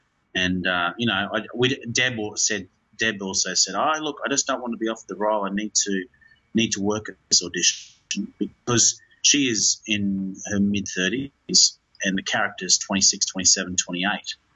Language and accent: English; Queensland, Australia; We're both from Queensland.